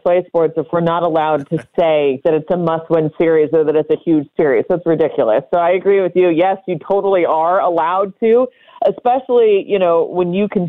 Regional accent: Midwest, United States; I pick a side based on where I was raised, and I was raised in the Midwest.

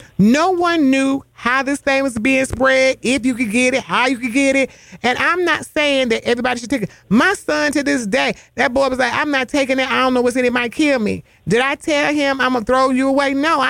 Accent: South Carolina, United States; I'm from South Carolina.

